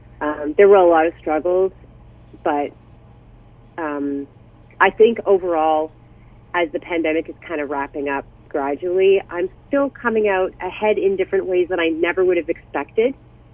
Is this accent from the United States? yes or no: no; Toronto, Ontario, Canada; now in Shelburne, Canada; I am from Shelburne, Ontario, originally from Toronto.